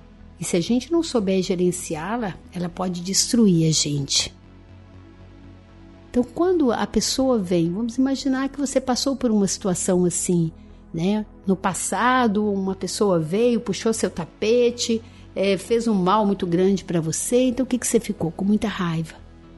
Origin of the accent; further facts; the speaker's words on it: Minas Gerais, Brazil; no meu caso, que sou mineira e gosto muito de começar as coisas no horário